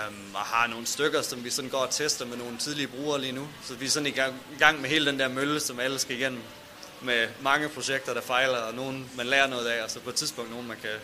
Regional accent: West Jutland, Denmark; Altså, jeg er fra Vestjylland. Det ligger ikke mig naturligt at sætte mål på den måde.

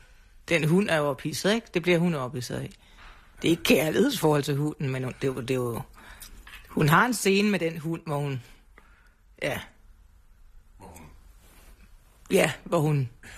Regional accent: Græsted, Capital Region of Denmark, Denmark; på den anden side af Græsted, hvor jeg kommer fra

